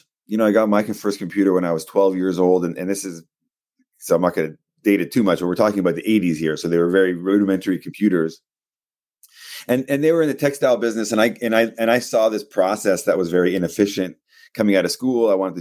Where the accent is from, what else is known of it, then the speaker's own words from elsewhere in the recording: Quebec, Canada; born there; first language Spanish; English is a second language; now in Ontario, Canada; I think French is my second language. I was born in Quebec. I'm here, I live in Ontario. I think French may be my third language because my parents are Spanish, so you grow up with your cradle tongue, and then English and French